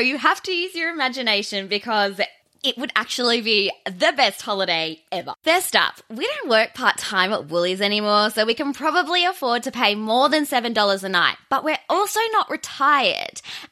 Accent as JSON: {"language": "English", "country": "Australia", "said": "because I'm Australian, I'm a bogan"}